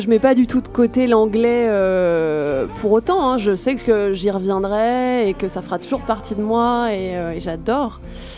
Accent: Nantes, Pays de la Loire, France; Oui, j'ai grandi à Nantes.

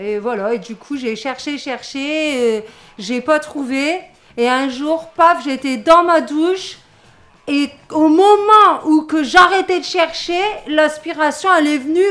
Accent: Hauts-de-France, France; je viens de Wanin. C'est un petit peu à 20 minutes de Lille, à côté de la frontière de la Belgique. Mes parents, ils habitent là-bas, toute ma famille habite là-bas, je viens de là-bas.

